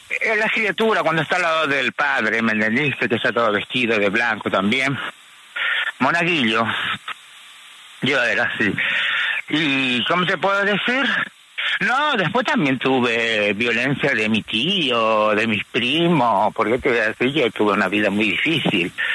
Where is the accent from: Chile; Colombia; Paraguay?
Paraguay; Asunción; un padre que era de mi barrio en Paraguay, en Asunción.